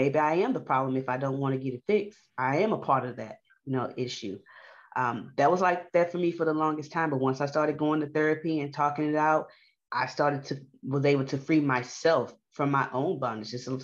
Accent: Houston, Texas, United States; and he's from Third Ward, I'm from Fifth Ward.

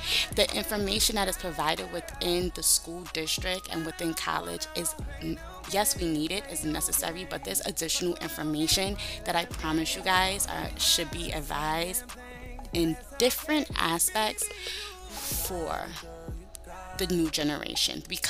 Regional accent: Brooklyn, New York, United States; being from New York just like her, even though she's from the Bronx, I'm from Brooklyn

